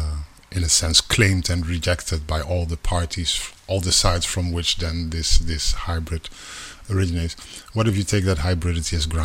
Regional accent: Netherlands; my parents are from Suriname. I grew up in the Netherlands.

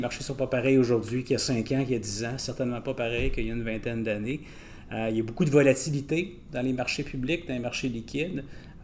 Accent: Quebec City, Quebec, Canada; now in Montreal, Canada; Je suis parti de Québec, je suis venu vivre à Montréal.

